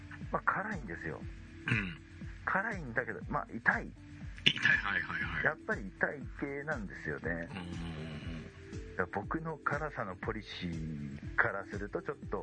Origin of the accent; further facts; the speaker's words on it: Yamagata, Japan; 地元山形で